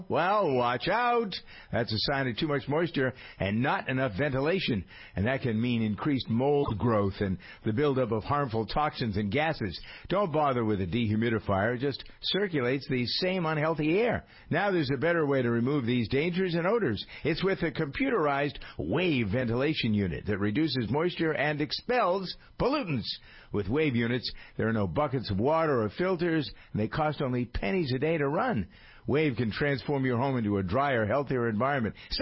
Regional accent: United States; I mean, I'm an American through and through

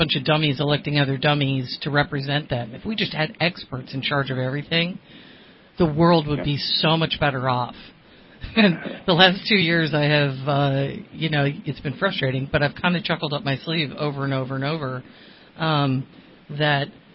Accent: Ireland; My first lie. I'm Irish. We lie for, just sport.

